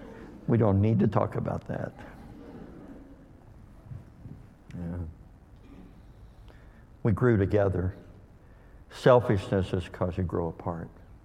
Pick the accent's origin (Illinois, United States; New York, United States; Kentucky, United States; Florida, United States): Kentucky, United States; I'm from Kentucky.